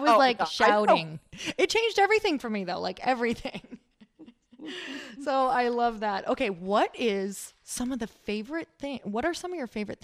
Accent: Midwest, United States; I come from the Midwest. So let me tell you, money, there's a whole lot of everything tied to it. So, living out in California is totally different.

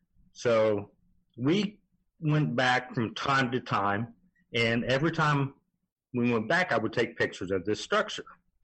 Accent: Columbus, Ohio, United States; I'm from Columbus, and it was about an hour and a half drive to Salt Fork, Cambridge, so it wasn't too bad.

